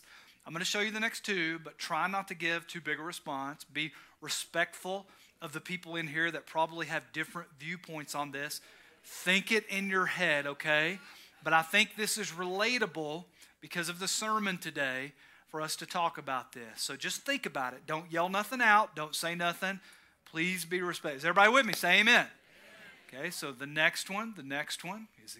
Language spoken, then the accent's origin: English; United States; I don't want to know because I'm American, so it doesn't matter to me, okay?